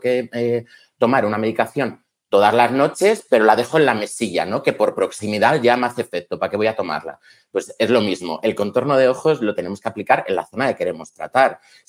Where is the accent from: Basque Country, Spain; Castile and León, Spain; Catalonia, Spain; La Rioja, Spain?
Castile and León, Spain; León; Soy de León, soy cabezón.